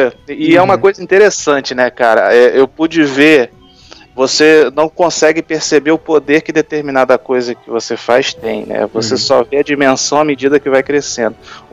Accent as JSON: {"language": "Portuguese", "region": "Rio de Janeiro", "country": "Brazil", "said": "eu sou do Rio de Janeiro."}